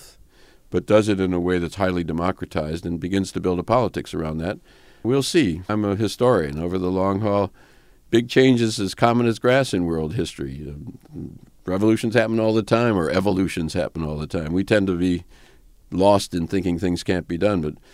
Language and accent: English; Wisconsin, United States; I'm from Wisconsin. I remember Joe McCarthy in the 1950s.